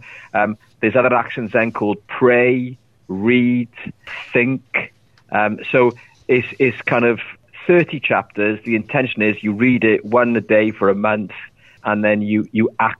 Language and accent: English; Ebbw Vale, Wales, United Kingdom; also born or lived in London; Originally, I'm from a town called Ebervale, which is in Wales, which is in the UK. I've been in London for many years, and I've literally just moved back to Ebervale about a year or so ago.